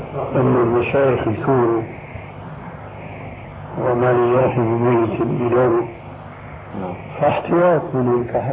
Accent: Syria; moved away as an adult; فأنا خروجي من سوريا إلى لبنان كان في ظرف المهلة اللي حددوا لي إياه

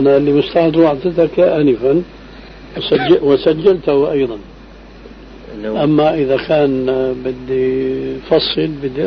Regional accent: Syria; هذا قديم وظاهر كما يقولون عندنا في الشام

